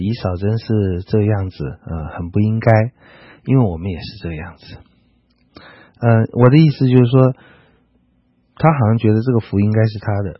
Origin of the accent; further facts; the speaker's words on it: China; 我觉得我们中国人或很多人就是天天要做第一